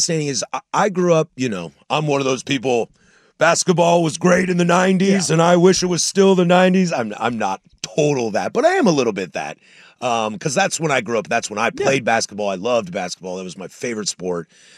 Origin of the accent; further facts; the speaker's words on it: Spokane, Washington, United States; I grew up in Spokane.